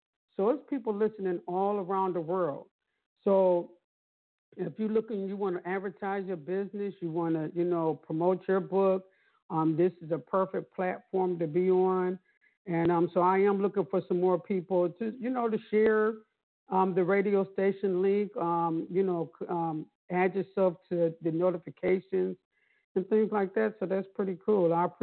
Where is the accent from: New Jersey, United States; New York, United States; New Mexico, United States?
New York, United States; Buffalo; He actually is from my hometown, Buffalo, New York.